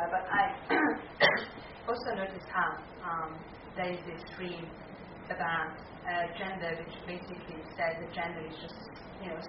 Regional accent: Hungary; English is a second language; I'm from Hungary

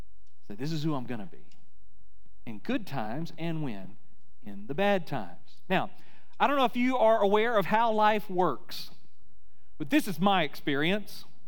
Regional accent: Florida, United States; Now, I grew up in Florida. I went through a lot of hurricanes

